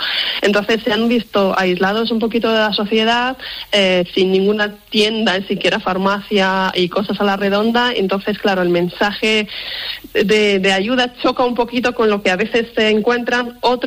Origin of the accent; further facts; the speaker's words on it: Cherkasy, Cherkasy Oblast, Ukraine; Spanish is a second language; Yo soy del centro de una ciudad que se llama Cherkasy, que es una de las zonas, gracias a Dios, que por ahora está siendo muy estable